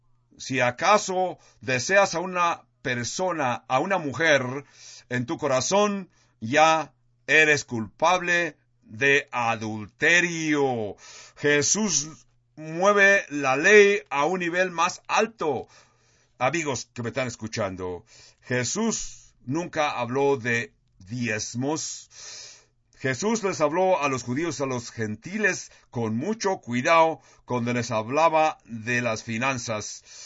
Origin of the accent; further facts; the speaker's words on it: California, United States; Spanish is a second language; yo, vuestro pastor … que soy del sur de California, al sur de Los Ángeles